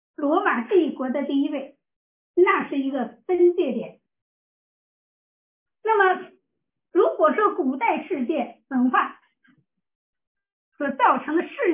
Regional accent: Shijiazhuang, Hebei, China; moved away as an adult; now in -; 在中国，我是从河北石家庄出来的。那个城市只有一个图书馆啊，现在也千万人口啊。

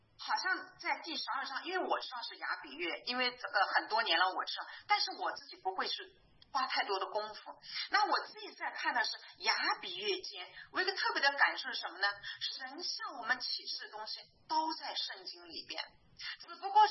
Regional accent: China; 我回中国了，是很好，我从中国来的呀

